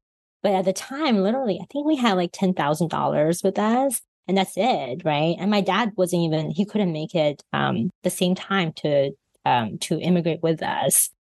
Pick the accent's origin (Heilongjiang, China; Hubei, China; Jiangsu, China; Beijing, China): Heilongjiang, China; Harbin; I grew up in Northeast China in a city called Harbin. It's super cold. It's got a lot of like Russian influence. And so like Russian buildings and things.